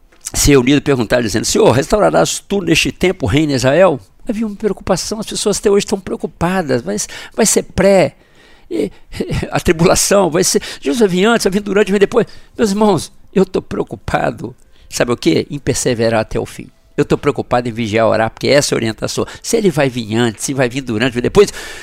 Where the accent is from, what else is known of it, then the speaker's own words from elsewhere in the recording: Itaperuna, Rio de Janeiro, Brazil; Eu sou de Itaperuna, estado do Rio, morava em Vila Velha